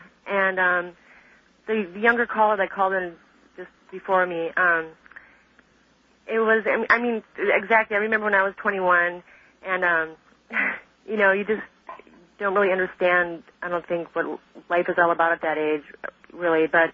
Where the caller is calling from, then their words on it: Honolulu, Hawaii, United States; I belong to the Hermetic Order of the Golden Dawn. And I'm calling from Honolulu, Hawaii.